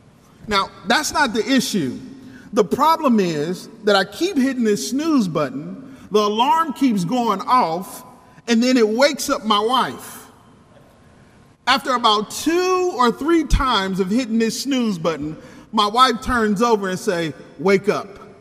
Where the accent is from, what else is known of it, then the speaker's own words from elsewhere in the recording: Ohio, United States; now in Dallas, United States; I am from Ohio, but I reside in West Dallas, and we get busy down there, man.